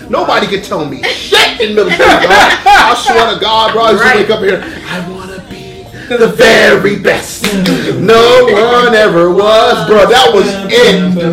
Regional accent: Queens, New York, United States; also born or lived in Florida; Me too. I'm from Queens, but I'm a Floridian.

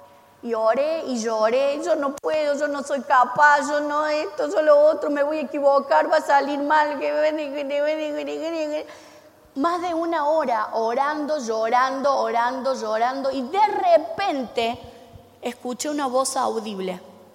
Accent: Córdoba, Argentina; De acá, de Córdoba.

